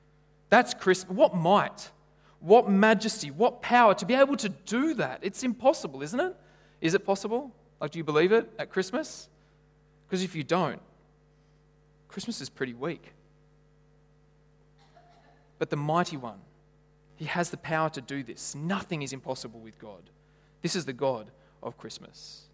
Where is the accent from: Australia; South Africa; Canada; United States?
Australia; Lithgow, New South Wales; I grew up in Lithgow? I grew up in Lithgow, in case you didn't.